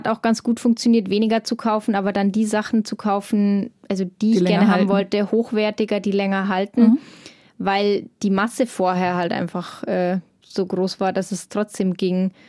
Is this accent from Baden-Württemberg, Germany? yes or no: no; Lenggries, Bavaria, Germany; ich bin aus Lenggries und habe dann in Erlangen studiert und da das erste Mal so in der Stadt gewohnt mit Läden drumherum.